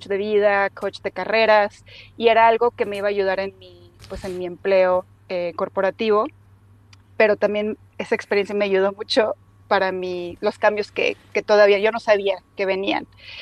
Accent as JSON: {"language": "Spanish", "country": "Mexico", "tie": "born or raised there", "said": "me faltaba ese sentido de aventura con el que crecí en México, cambiando de ciudad a ciudad y escuela a escuela."}